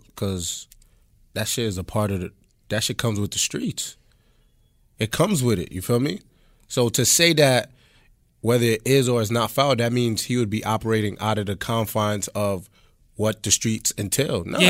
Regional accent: Flatbush, New York, United States; I'm from Flatbush.

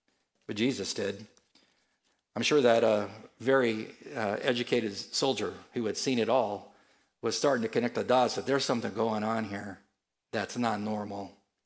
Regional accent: California, United States; And I'm from California, so I know there's two kinds of earthquakes.

